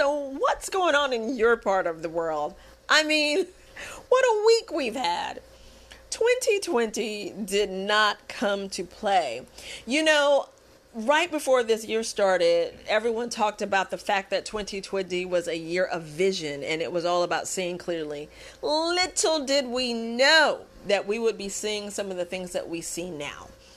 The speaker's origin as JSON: {"language": "English", "region": "Texas", "country": "United States", "tie": "born or raised there", "said": "I grew up watching football. I'm from Texas. We are definitely a football-loving state."}